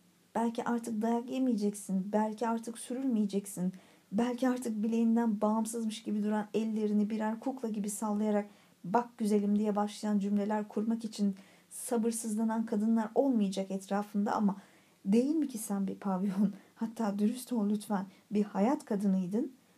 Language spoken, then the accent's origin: Turkish; Mersin, Turkey; İstanbul'dan geldim ben de ama oralı değilim. Mersin, evet Mersinliyim ben.